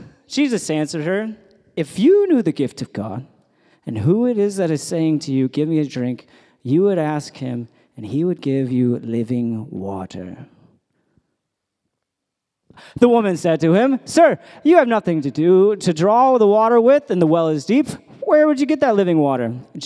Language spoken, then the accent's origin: English; United States; moved away as an adult; now in United Kingdom; I can tell you as an American living in the UK for 2.5 years, there's been one or two times that I've felt like an outsider.